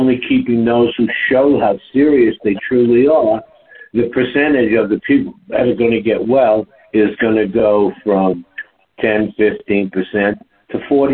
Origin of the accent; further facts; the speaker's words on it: New York, United States; I said, honey, I'm from New York. I could hit a yellow cab or a human being